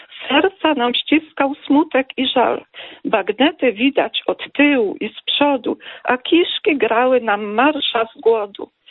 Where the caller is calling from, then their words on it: Krosno, Subcarpathian Voivodeship, Poland; ja z Krosna dzwonię